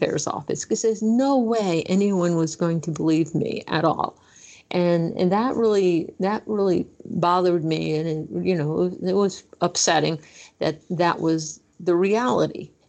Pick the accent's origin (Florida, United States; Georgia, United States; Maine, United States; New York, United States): New York, United States; I grew up in New York.